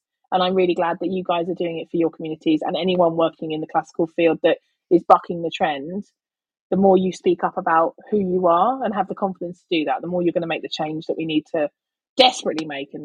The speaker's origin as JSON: {"language": "English", "town": "East London", "region": "London", "country": "United Kingdom", "said": "I'm from East London."}